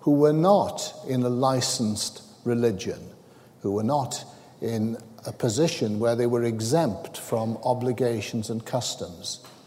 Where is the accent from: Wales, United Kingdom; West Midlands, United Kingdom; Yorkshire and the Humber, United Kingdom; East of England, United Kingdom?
Wales, United Kingdom; Welsh. And whenever there's a contest between England and Wales, of course we always support Wales. We're Welsh during that particular time. We might be English in other circumstances.